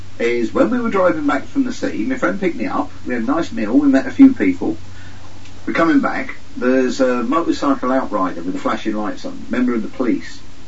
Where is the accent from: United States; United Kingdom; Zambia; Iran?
United Kingdom; England; Wife's Irish. I'm English.